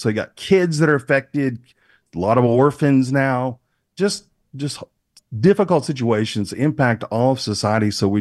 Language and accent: English; Alabama, United States; I can still shoot straight. I grew up in Alabama.